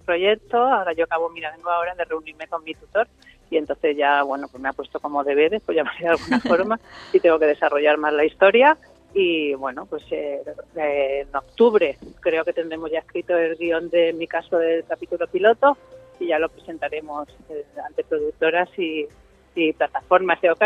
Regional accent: Alicante, Valencian Community, Spain; yo soy de Alicante, y creo que a lo mejor a vosotros os puede pasar algo parecido a lo que nos pasa también a los alicantinos.

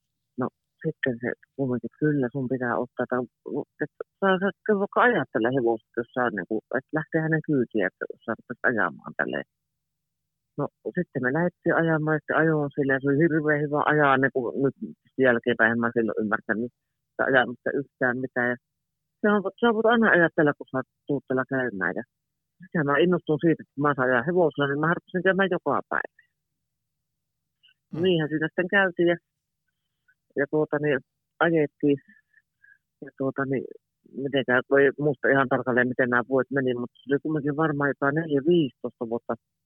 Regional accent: Jyväskylä, Central Finland, Finland; also born or lived in Helsinki; mä oon syntynyt itse Helsingissä ja 10-vuotiaana muutettiin Jyväskylään, tai olin 10-vuotias, kun muutettiin Jyväskylään

